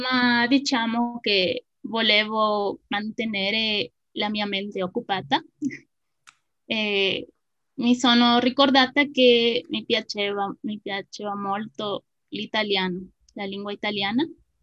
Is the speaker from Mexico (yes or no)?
yes; Mexico; Italian is a second language; Anche sono una messicana innamorata della lingua italiana. Abito nello stato del Messico